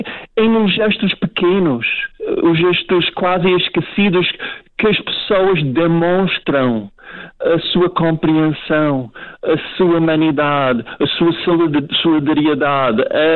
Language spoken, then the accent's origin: Portuguese; United States; Portuguese is a second language; sendo americano de origem